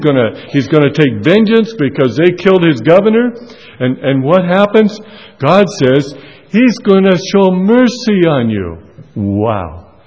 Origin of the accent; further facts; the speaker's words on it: Washington, United States; I grew up out in Western Washington, out there on the Olympic Peninsula, a beautiful place to grow up as on a farm, and as a logger's son as well